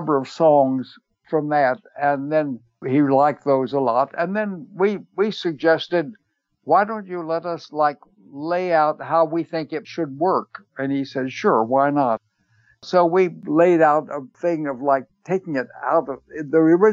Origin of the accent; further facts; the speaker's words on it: Texas, United States; And I grew up in the Dust Bowl in West Texas.